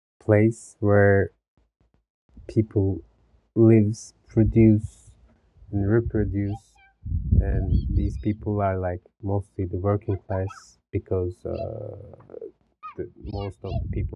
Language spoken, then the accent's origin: English; Izmir, İzmir, Turkey; English is a second language; now in Istanbul, Turkey; I'm from Izmir, which is like the third biggest town of Turkey. But I live in Istanbul. It's been 12 years I live in Istanbul.